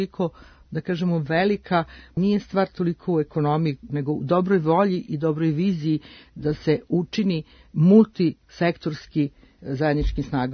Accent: Serbia

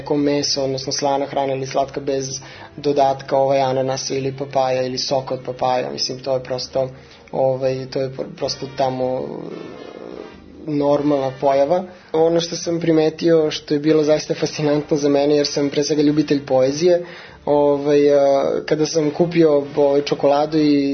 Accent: Serbia; Da, ljudi, ja kao neki Srbin, jel?

